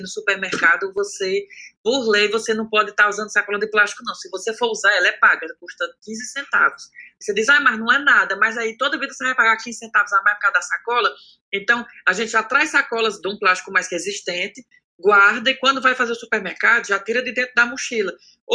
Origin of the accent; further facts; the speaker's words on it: Ceará, Brazil; Porque eu cresci no Cariri, então eu cresci nessa realidade.